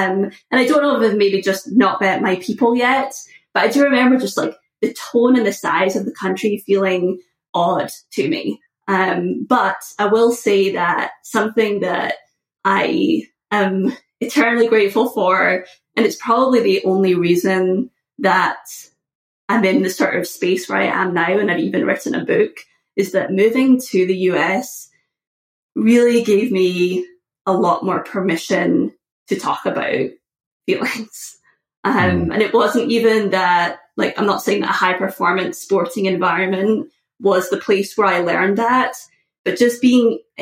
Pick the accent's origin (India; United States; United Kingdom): United Kingdom; Scotland; one of the major things that has shaped me growing up Scottish and in Scotland was very much the sweeping under the rug of things.